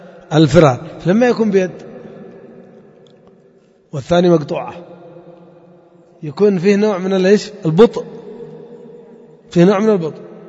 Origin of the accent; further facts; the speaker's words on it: Yemen; بالذات عندنا في اليمن يعني هتك العرض كبيرة جدا من زمن قديم